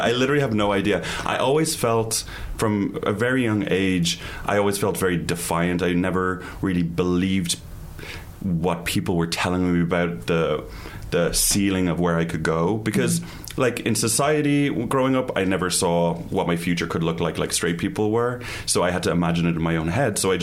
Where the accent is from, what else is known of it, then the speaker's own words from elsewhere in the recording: Ireland; because my whole experience in Ireland was living in a very conservative country.